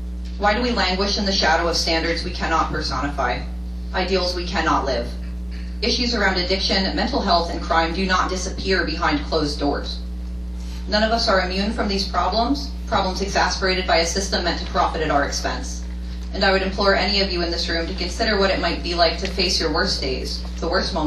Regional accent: Easton, Pennsylvania, United States; I am from Easton. I do spend a great deal of time in Bethlehem, and I happen to love this city.

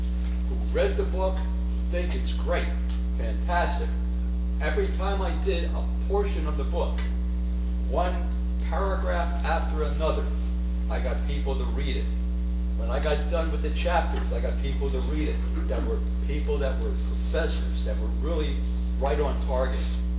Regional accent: Bethlehem, Pennsylvania, United States; 813 Lawford Street, Bethlehem, Pennsylvania. Born and raised in Bethlehem, Pennsylvania.

